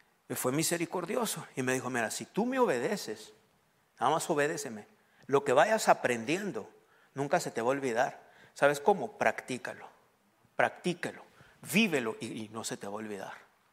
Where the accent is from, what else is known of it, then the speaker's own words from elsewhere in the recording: Mexico; Hermano, es que pues soy mexicano.